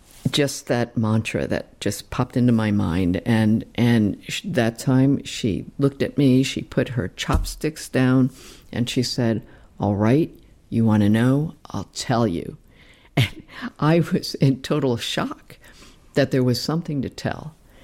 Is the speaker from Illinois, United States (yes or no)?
no; New Jersey, United States; born or raised there